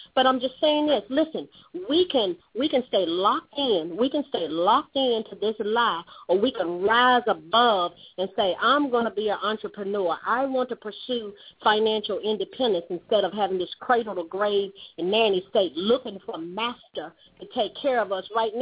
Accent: North Carolina, United States; growing up in the Southeast in North Carolina during the 60s and 70s, the late 50s, I was born in the late 50s

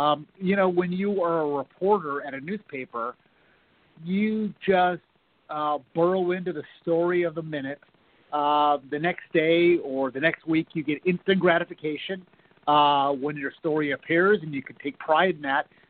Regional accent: Pasadena, California, United States; I published my first novel, a historical novel about my hometown of Pasadena, California, and its mysterious historic bridge.

